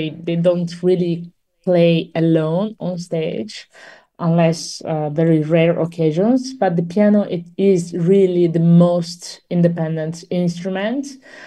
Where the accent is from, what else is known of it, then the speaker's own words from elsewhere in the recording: Italy; English is a second language; in Milan has been absolutely magical. I think it's a magic place, but especially for an Italian, this is something very meaningful.